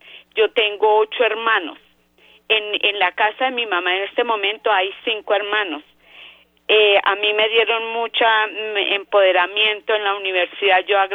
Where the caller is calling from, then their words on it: Bogotá, Colombia; De aquí de Bogotá.